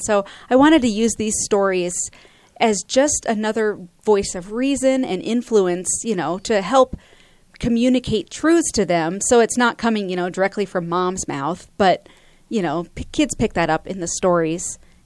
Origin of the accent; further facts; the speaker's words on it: Colorado, United States; also born or lived in Nebraska; I was born and raised here in Colorado.